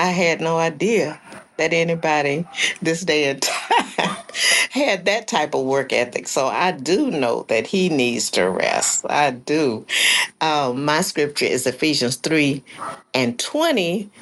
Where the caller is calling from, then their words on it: DeSoto, Texas, United States; I am hailing from Dallas, Texas. And I always say Dallas, but it's one of the suburbs, DeSoto, Texas, just south of Dallas geographically.